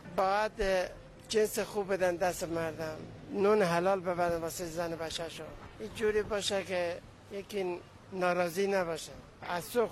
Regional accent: Iran; من لرستانم.

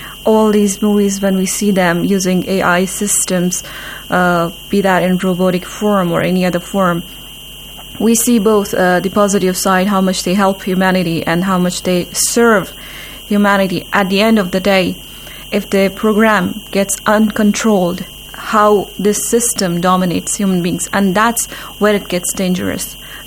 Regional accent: Jammu and Kashmir, India; I'm from Indian Administrative Kashmir.

